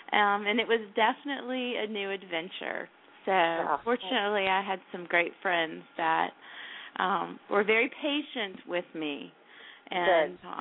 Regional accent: Florida, United States; when I first moved to Virginia, being that I was from Florida, it wasn't a good idea for the other people on the road for me to be driving in the snow.

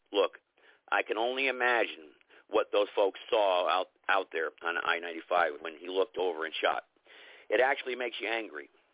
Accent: North Carolina, United States; on a highway in North Carolina on Thursday, my home state, North Carolina.

